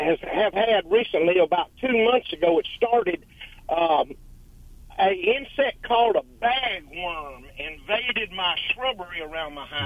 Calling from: Lilly, Louisiana, United States; Well, I'm from a little small town in north central Louisiana called Lilly. It's about 7 miles north of Bernice, Louisiana.

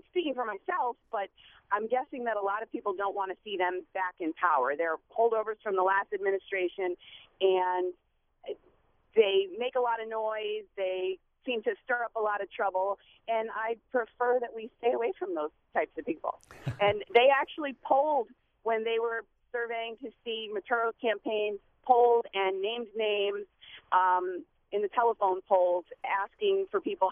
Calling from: East Haven, Connecticut, United States; I'm calling from East Haven

